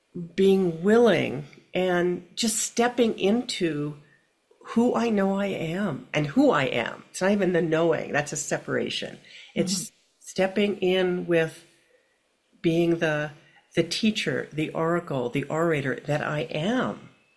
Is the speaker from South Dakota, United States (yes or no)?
no; Philadelphia, Pennsylvania, United States; I remember we lived on the East Coast. I grew up in Philadelphia.